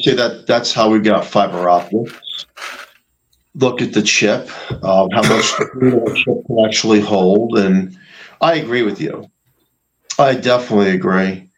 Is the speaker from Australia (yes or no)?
no; New York, United States; And look, I'm a New Yorker.